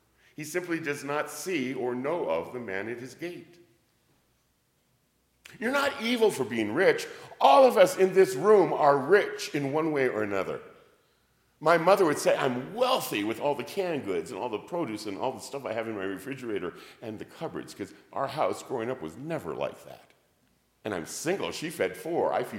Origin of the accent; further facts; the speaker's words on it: United States; I am an American. I was raised in the 60s and the 70s, post-Depression, post-World War II.